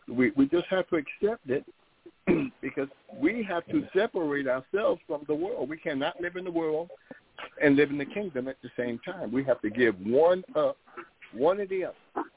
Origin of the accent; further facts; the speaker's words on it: New Jersey, United States; I think he knew that I come from New Jersey and God put me and my wife back together.